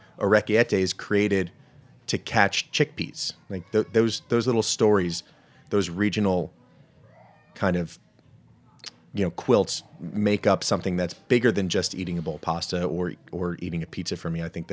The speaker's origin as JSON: {"language": "English", "region": "New Jersey", "country": "United States", "tie": "born or raised there", "said": "every single pizza was named after a pizza joint I ate at growing up in Jersey. So I'm a Jersey guy."}